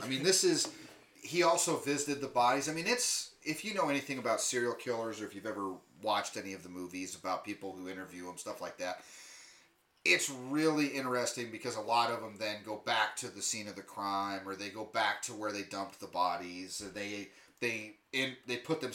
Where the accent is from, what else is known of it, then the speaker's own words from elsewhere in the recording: South Carolina, United States; I'm in South Carolina, my hometown, right? I had moved back home.